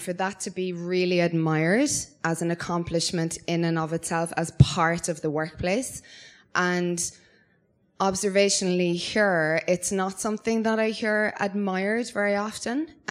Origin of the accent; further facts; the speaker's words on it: Ireland; now in New Zealand; I have to say I had a bit of reticence to ask a question because I'm obviously not from New Zealand. I'm from Ireland